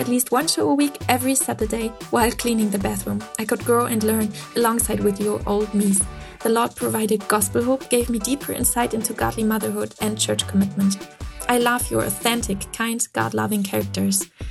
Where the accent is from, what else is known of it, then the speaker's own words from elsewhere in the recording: Germany; from Germany, and I'm a mom to two boys, age 4 and 2.